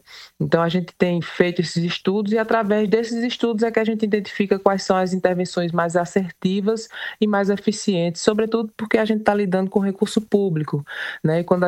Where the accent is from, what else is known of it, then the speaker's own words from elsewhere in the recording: Cuité, Paraíba, Brazil; Eu sou de Cuité, então eu sei o quanto o governador já fez pela região.